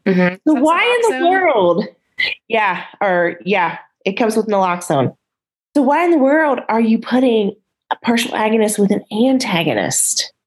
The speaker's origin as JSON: {"language": "English", "region": "Michigan", "country": "United States", "said": "in the UP, for example, in Michigan, because I'm from Michigan, you might have to travel an hour to the hospital."}